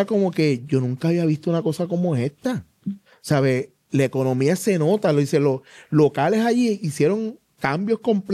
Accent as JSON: {"language": "Spanish", "country": "Puerto Rico", "said": "Nosotros como puertorriqueños nos va a salir"}